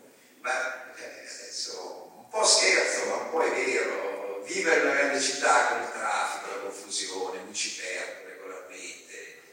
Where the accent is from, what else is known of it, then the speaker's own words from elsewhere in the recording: Vercelli, Piedmont, Italy; now in Milan, Italy; Io nella mia vita mi sono spostato di 75 km, dalla mia città natale, Vercelli, in Piemonte